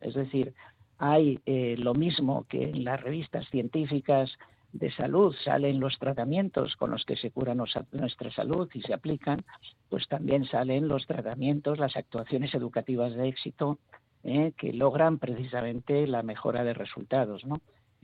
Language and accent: Spanish; Bilbao, Basque Country, Spain; now in Barcelona, Spain; Soy bilbaíno, sí, nacido en la casita blanca de Bomero Chani.